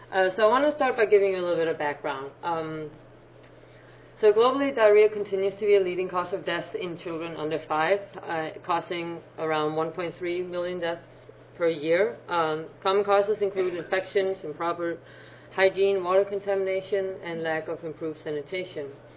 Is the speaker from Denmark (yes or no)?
yes; Denmark; moved away as an adult; now in United States; So I am from Denmark. I completed a master's in molecular biology before moving to the U.S. working as a research assistant.